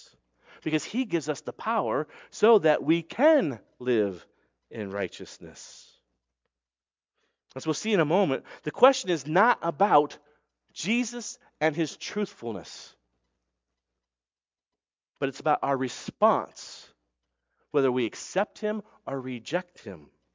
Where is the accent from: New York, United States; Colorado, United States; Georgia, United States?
New York, United States; Brewerton; I don't start with Brewerton. They're like, what? And for really, if I'm being honest, when I then move it out, I'm like, well, I'm from Syracuse. They're like, what? And I say New York